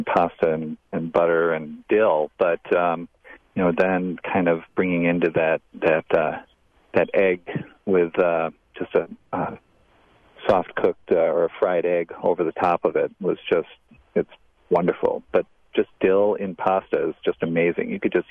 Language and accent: English; Wisconsin, United States; We are from Wisconsin.